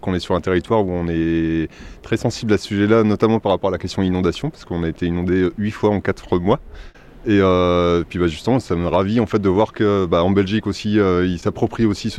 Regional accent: Hauts-de-France, France; chez nous, dans le Pas-de-Calais

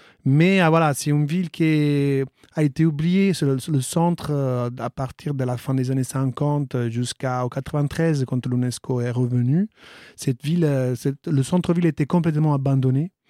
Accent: Matera, Basilicata, Italy; moved away as an adult; moi, j'ai vécu à Matera jusqu'à l'âge de 18 ans. Ville tranquille, sereine, avec plein d'histoires.

